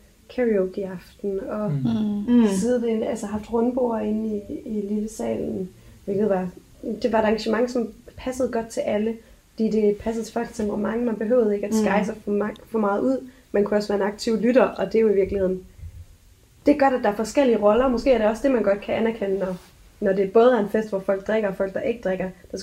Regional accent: Aalborg, North Denmark Region, Denmark; jeg kommer fra Aalborg, og jeg er 23.

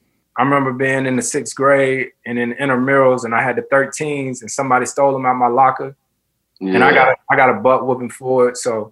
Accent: North Carolina, United States; Listen, y'all know, but growing up in North Carolina, I used to watch Michael Jordan's Playground, right?

